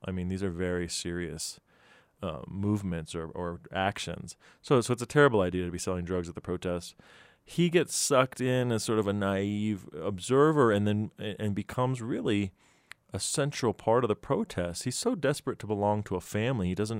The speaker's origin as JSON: {"language": "English", "town": "State College", "region": "Pennsylvania", "country": "United States", "tie": "born or raised there", "said": "I remember growing up in State College and my mom and dad arguing about whether it was proper to eat with your hands"}